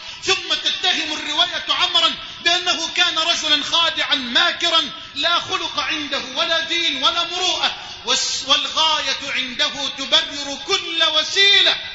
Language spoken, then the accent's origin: Arabic; Egypt; بلدنا مصر